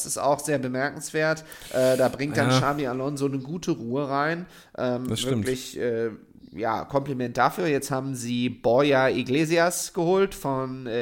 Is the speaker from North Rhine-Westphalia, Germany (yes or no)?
yes; Düsseldorf, North Rhine-Westphalia, Germany; ist auch geil, dass ich als Düsseldorfer im Kabarett Kö auftrete.